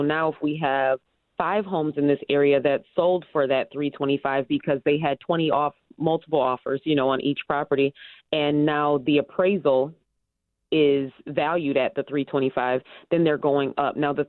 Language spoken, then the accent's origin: English; Rochester, New York, United States; I grew up here in Rochester. I've been here for 44 years.